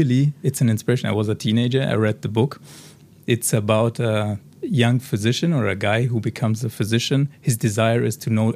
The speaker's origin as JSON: {"language": "English", "town": "Ebersberg", "region": "Bavaria", "country": "Germany", "tie": "born or raised there", "also_born_or_lived": "Berlin", "second_language": "English", "said": "I grew up in Ebersberg. It's a small city close to Munich."}